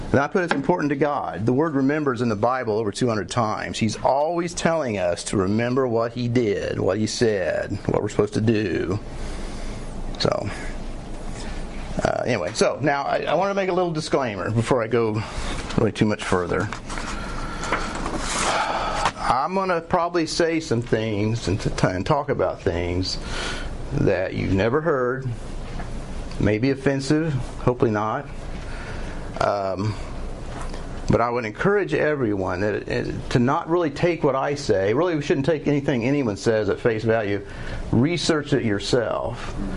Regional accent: Missouri, United States; And another thing too, whenever we're from Missouri, and anytime you go to a park or anything that has a cave in it, they're going to say Jesse James and his gang stayed here.

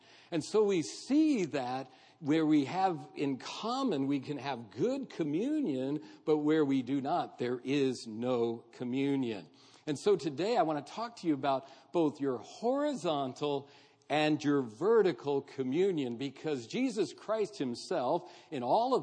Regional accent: United States; But I have to because I'm, you know, I'm from America. So we have to rehearse.

